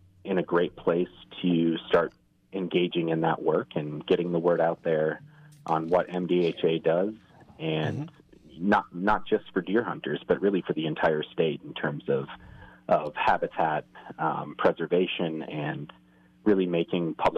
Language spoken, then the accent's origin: English; Minnesota, United States; And so I'm originally from Minnesota and actually started out my career working for the Three Rivers Park District.